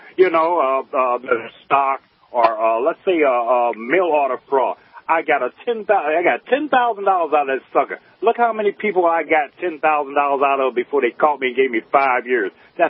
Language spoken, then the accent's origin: English; St. Louis, Missouri, United States; I'm visiting Kentucky right now because I'm a truck driver, but I'm from St. Louis, and I'm enjoying your program.